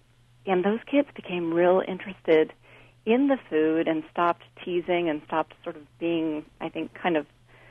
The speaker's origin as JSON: {"language": "English", "region": "California", "country": "United States", "tie": "born or raised there", "said": "I grew up in the Bay Area, and so for us, you know"}